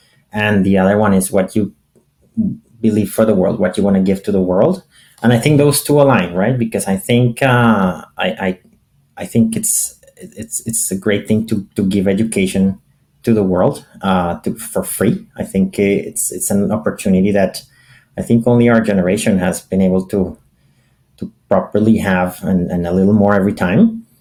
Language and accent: English; Colombia; English is a second language; now in Canada; I'm from Colombia originally, but I live in Canada. We've been trying to escape the winters, and I go there for for a couple of months a year